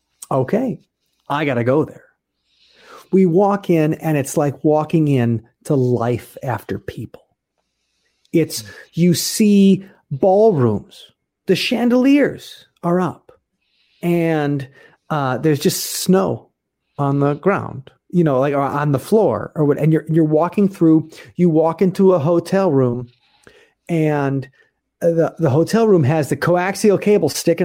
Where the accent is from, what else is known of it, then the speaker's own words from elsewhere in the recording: Waukesha, Wisconsin, United States; Now, I grew up in near Waukesha, Wisconsin, 20 minutes from Milwaukee. The outer burbs is where we were. And where I went to high school was this small town called Maquonago.